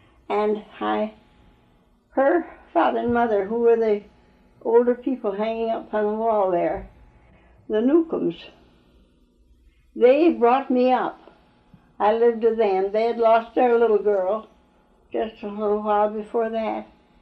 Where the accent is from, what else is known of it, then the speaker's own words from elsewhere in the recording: North Orange, New York, United States; born there; Going west, that's how I was born in North Orange.